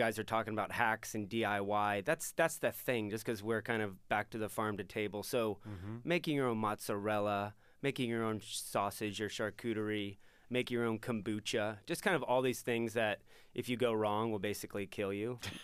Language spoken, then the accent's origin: English; Southern United States, United States; I'm from the South, and all you need is basically a garbage can or an oil barrel cut in half.